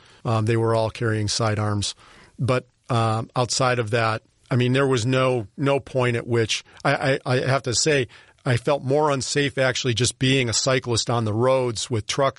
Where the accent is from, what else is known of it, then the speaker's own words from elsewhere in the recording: United States; It's a little unnerving as an American